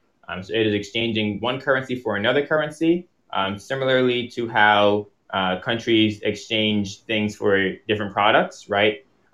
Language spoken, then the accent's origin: English; Bronx, New York, United States; also born or lived in Trinidad; I was born in Trinidad and moved here to the Bronx, New York, where I've lived most of my life.